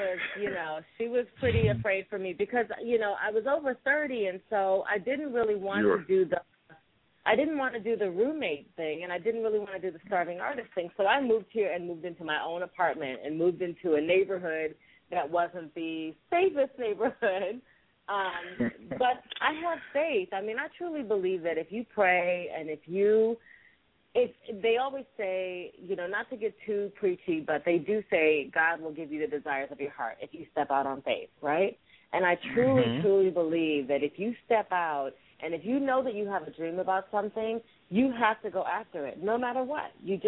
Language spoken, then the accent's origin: English; Midwest, United States; Well, I am still, even though I was raised in the Midwest, I am still very much an East Coast girl.